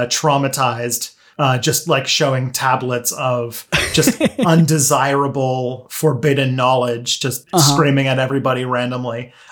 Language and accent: English; Canada; I am a Canadian